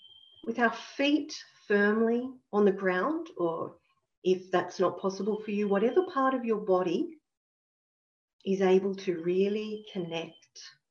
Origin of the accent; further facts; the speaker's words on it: Australia; Sometimes we do voice as an Australian I, as an Australian I feel, or as an Australian I see things like this.